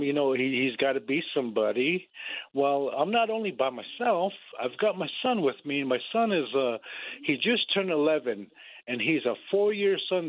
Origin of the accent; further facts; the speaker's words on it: South Dakota, United States; I am from the Oglalusi tribe here in South Dakota